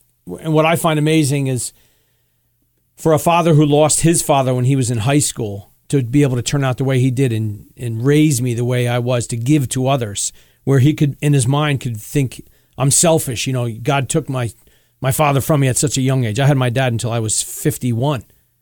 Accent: Denville, New Jersey, United States; Born and raised in Denville, New Jersey. Went to Marsh Knowles High School, graduated in 1981, so you guys can figure out my age from there.

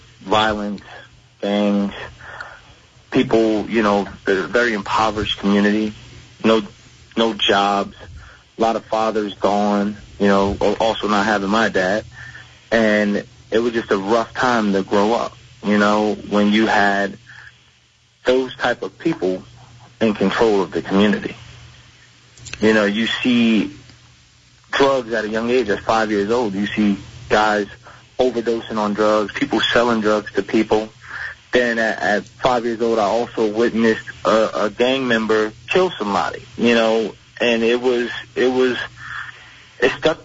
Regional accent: Elizabeth, New Jersey, United States; Growing up in Elizabeth was very difficult when I was younger. When I was younger, I grew up in the projects called Pioneer Homes and Magnolia Manors and Radlag Manors.

